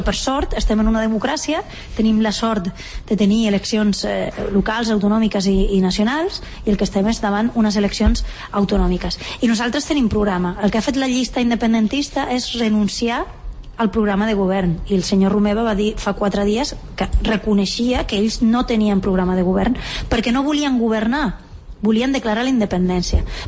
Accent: Barcelona, Catalonia, Spain; I miri que sóc de Barcelona.

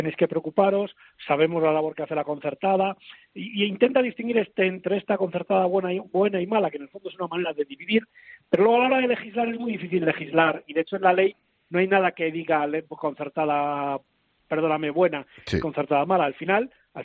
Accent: Spain; como español

